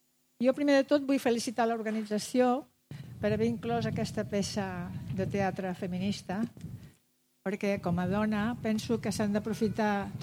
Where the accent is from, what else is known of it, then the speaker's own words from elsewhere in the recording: Girona, Catalonia, Spain; I com que soc gironina